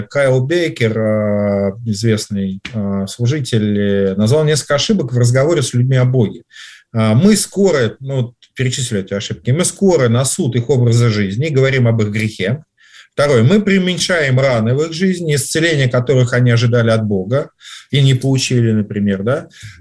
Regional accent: Vladimir Oblast, Russia; так как я родом из Петушинского района

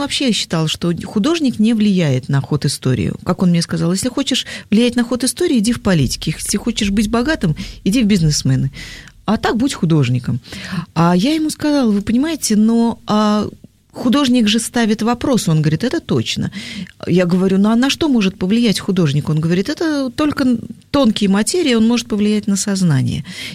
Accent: Uzbekistan; Так как я из Узбекистана сама, мне очень нравятся манты

